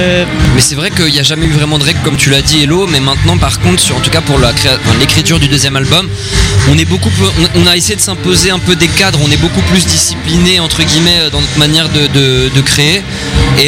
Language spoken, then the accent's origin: French; Paris, Île-de-France, France; on vient de Paris, donc on vient pas de très loin.